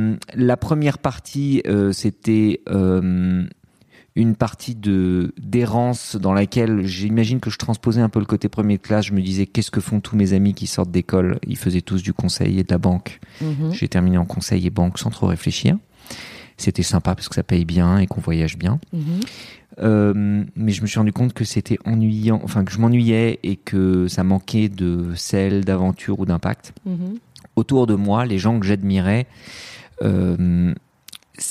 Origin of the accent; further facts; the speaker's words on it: France; also born or lived in Lebanon; Je suis un immigré de première génération, deuxième génération, je sais pas comment on dit. Je suis né au Liban, mais je suis arrivé en France très très vite.